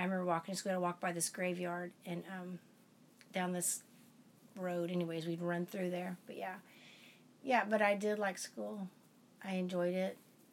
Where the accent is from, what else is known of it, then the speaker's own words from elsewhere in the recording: Moses Lake, Washington, United States; also born or lived in Germany; I grew up in Moses Lake, Washington from third grade on. Before that, we lived in Germany.